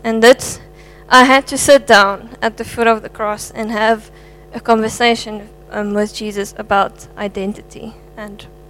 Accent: Albertinia, Western Cape, South Africa; So, I grew up actually in Albertina, which is about an hour away from here.

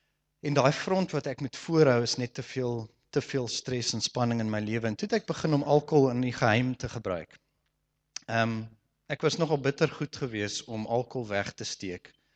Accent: Stellenbosch, Western Cape, South Africa; ek in Stellenbosch groot geword, so alkohol was altyd 'n ding wat baie vrylik beskikbaar was en sosiaal aanvaarbaar was

